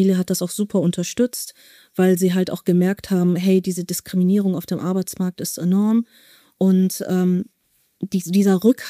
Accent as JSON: {"language": "German", "country": "Germany", "tie": "born or raised there", "said": "meine Familie stammt aus Marokko. Ich bin aber in Deutschland geboren und aufgewachsen"}